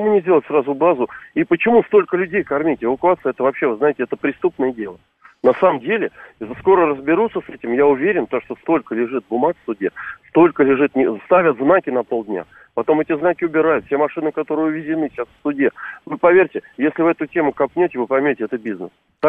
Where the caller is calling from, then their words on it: Moscow, Russia; из Москвы